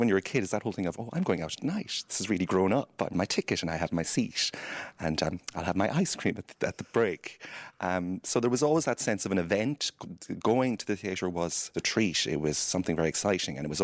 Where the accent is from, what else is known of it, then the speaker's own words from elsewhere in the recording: Limerick, Munster, Ireland; I'm an actor, director and writer. I'm from Limerick and I'm based here in Limerick